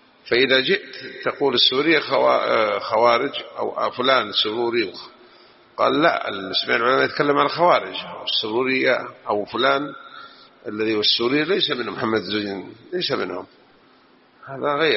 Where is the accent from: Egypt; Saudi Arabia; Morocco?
Saudi Arabia; لكن التبليغيون اللي عندنا في السعودية على خير وعلى سنة